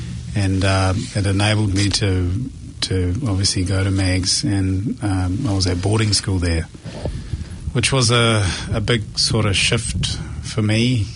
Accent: Auckland, New Zealand; I was born here in Auckland, 1980, and my dad was from England

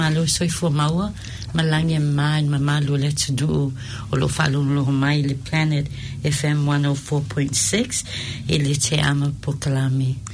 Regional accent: Samoa; Born and bred in Samoa.

